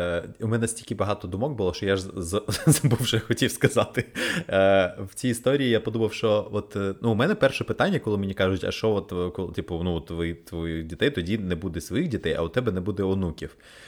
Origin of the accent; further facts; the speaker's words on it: Odesa, Odesa Oblast, Ukraine; І я, знаєш, як справжній одесит, я відповів питанням на питання.